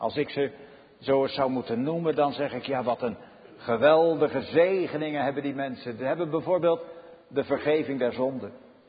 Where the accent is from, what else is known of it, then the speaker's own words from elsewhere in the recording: Netherlands; ik heb als Nederlander, u ook, wij hebben onze rechten. Wij mogen bijvoorbeeld, wij mogen de bescherming inroepen van de overheid in allerlei dingen. Wij genieten allerlei mooie dingen als Nederlander.